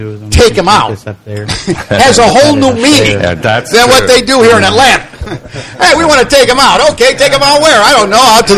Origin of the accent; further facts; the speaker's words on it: Ireland; You haven't learned by now? Even though I'm Irish?